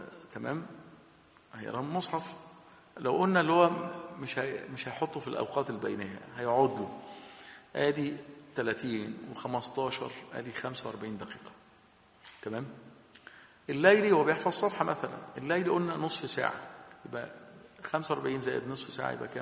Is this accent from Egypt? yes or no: yes; Abu Qir, Alexandria Governorate, Egypt; في شيخ عندنا أني في بلدتنا أبي قير يقول لك المراجعة عندي 5 في 6 ب30